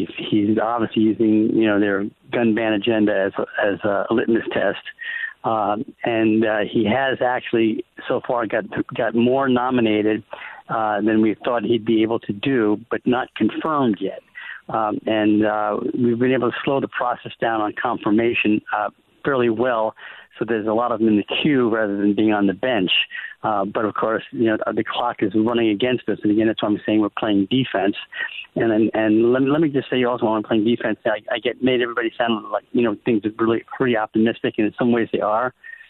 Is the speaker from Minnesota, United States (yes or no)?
no; Washington, United States; States in my home state, Washington State, is a problem.